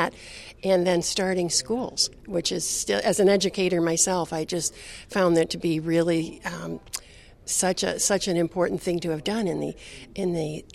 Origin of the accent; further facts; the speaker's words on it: New York, United States; born there; now in Kenai, United States; I was born and baptized in the Orthodox Church back in upstate New York. My grandparents were immigrants from Slovakia.